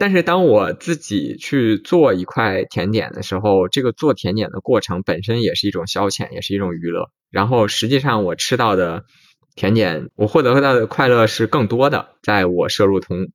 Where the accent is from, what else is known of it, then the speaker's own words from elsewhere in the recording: Beijing, China; 毕竟我是北京人，实际情况我是比较了解的。